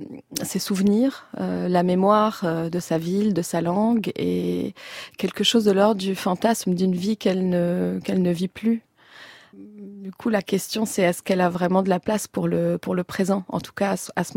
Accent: Beirut, Beirut Governorate, Lebanon; la nostalgie s'est invitée dans mon rapport à ma ville natale, à Beyrouth.

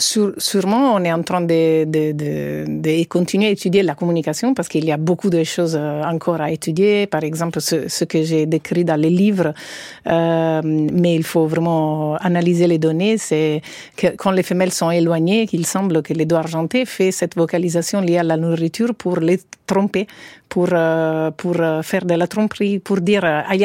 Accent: Italy; French is a second language; now in France; comme moi, je suis italienne, je mange le pâte tout le soir

